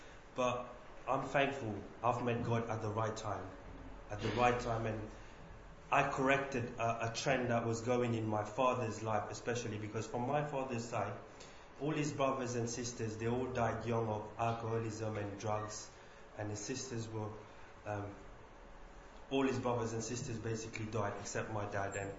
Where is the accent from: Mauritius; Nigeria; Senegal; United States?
Mauritius; moved away as an adult; now in England; I was born in Mauritius. I've come in England in 2004. To pursue my studies and go to university and learn management, because in Mauritius, it's a small island, there's only one university.